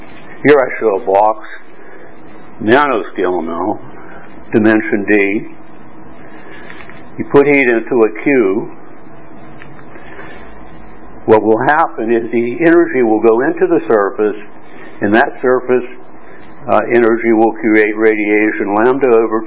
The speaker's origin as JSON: {"language": "English", "country": "United States", "lives_now": "Hong Kong", "said": "I'm an American living in Hong Kong."}